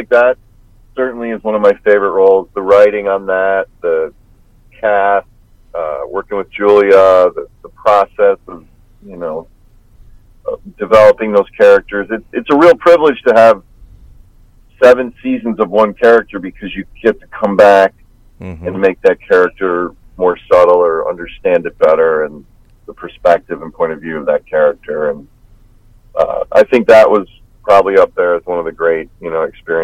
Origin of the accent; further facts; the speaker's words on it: Chicago, Illinois, United States; I guess I grew up on the South Side, so that's typically the Sox area.